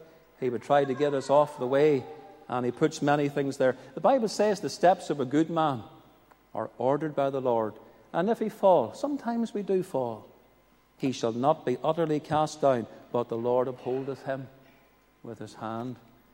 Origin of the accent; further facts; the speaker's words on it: Northern Ireland, United Kingdom; We all know where Stranochan is because we're from North Antrim.